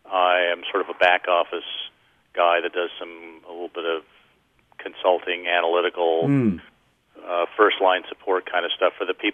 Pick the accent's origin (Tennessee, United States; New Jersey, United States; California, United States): California, United States; Santa Rosa; also born or lived in Burbank; No, I'm California-born and bred. I was born in Burbank and raised in Santa Rosa. I spent virtually all my youth and my early adulthood in Santa Rosa